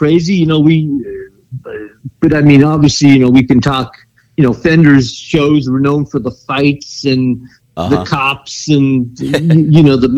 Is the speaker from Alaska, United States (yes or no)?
no; Anaheim, California, United States; We grew up in Anaheim, you know, in a pretty safe area, you know?